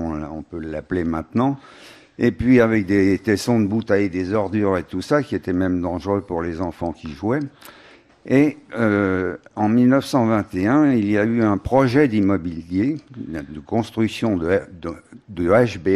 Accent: Paris, Île-de-France, France; Je suis né à Montmartre il y a 84 ans. Vous voyez, j'ai jamais quitté le village.

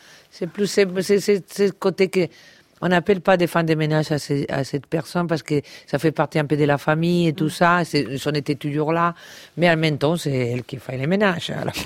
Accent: Palma, Balearic Islands, Spain; born there; French is a second language; Parce que je suis né à Palma de Mallorca.

